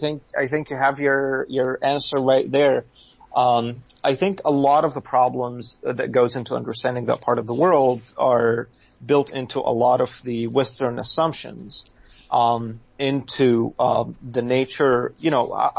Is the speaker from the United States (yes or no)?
no; Egypt; growing up in Egypt in the 1990s, being born in the late 80s, growing up there in the 1990s